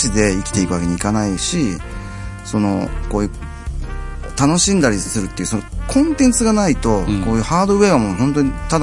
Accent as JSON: {"language": "Japanese", "region": "Tokyo", "country": "Japan", "lives_now": "Fukuoka, Japan", "said": "下町の出身で"}